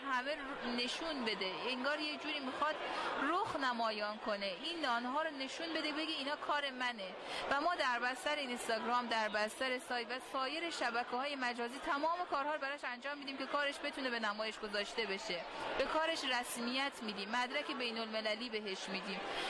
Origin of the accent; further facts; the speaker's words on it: Mashhad, Razavi Khorasan, Iran; من به عنوان یک مشهدی